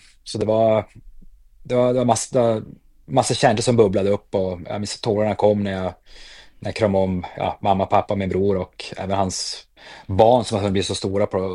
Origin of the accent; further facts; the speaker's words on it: Sweden; now in Wuhan, China; nu ledde jag i Wuhan och alla andra där ledde som vanligt i stort sett, och hemma i Sverige till exempel så var det fullständigt kaotiskt och mitt i en pandemi.